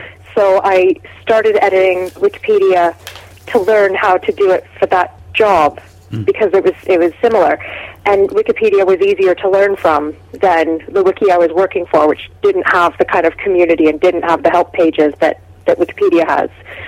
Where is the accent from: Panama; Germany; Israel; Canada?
Canada; now in Edinburgh, United Kingdom; I'm Canadian. So I came to Edinburgh to do a PhD at the University of Edinburgh in English literature.